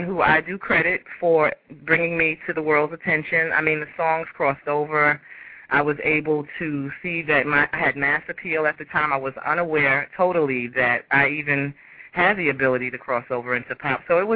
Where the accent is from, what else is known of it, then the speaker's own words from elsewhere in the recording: Bronx, New York, United States; I'm from the Bronx, Yankee